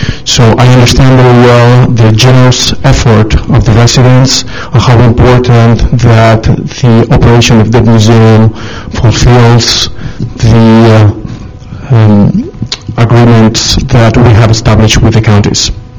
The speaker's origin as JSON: {"language": "English", "town": "Madrid", "region": "Community of Madrid", "country": "Spain", "tie": "born or raised there", "second_language": "English", "moved": "as an adult", "lives_now": "United States", "said": "As you can see by my accent, I'm not an American. I was born and raised in Madrid, Spain."}